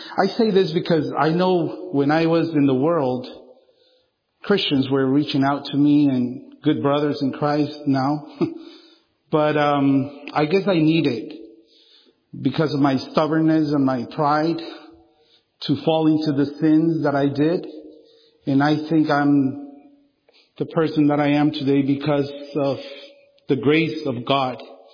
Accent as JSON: {"language": "English", "country": "Guatemala", "said": "back in my home country in Guatemala and out here."}